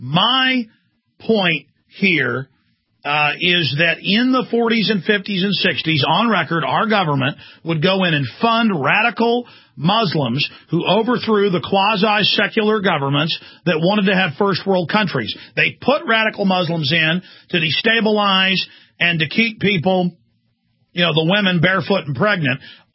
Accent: United States; And so I am an American.

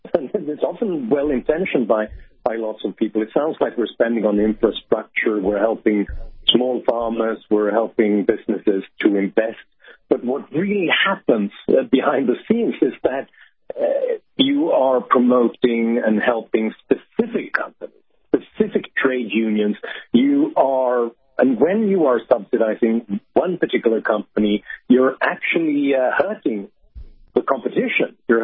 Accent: Sweden; I'm from Sweden myself.

